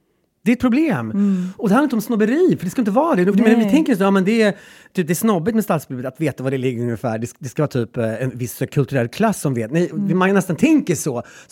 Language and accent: Swedish; Gräsmark, Värmland, Sweden; Eller Gräsmark, där jag kommer ifrån.